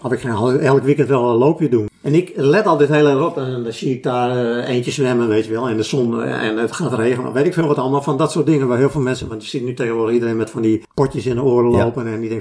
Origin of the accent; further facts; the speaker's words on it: Friesland, Netherlands; born there; Ja, dat speelt zich eigenlijk grotendeels waar ik geboren ben. Sumaterstraat, in de oude Indische wijk is dat. Bij Cambuurplein in de buurt, die hoek daar.